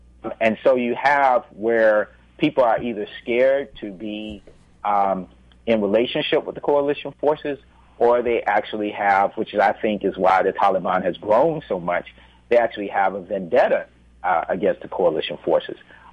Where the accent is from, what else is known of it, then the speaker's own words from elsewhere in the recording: the South, United States; But, you know, sometimes I look at our own country in the South. I'm a Southerner.